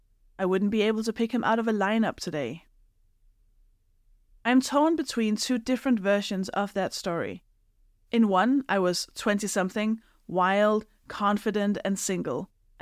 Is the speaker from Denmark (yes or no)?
yes; Denmark; now in United Kingdom; And while I grew up in Denmark, I have lived in the UK for long enough